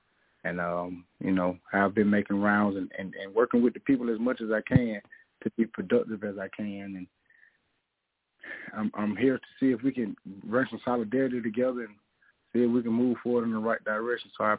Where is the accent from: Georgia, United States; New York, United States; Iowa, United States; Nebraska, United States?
Georgia, United States; Columbus; I'm from Dr. John Henry Clark Town, which is Columbus, Georgia.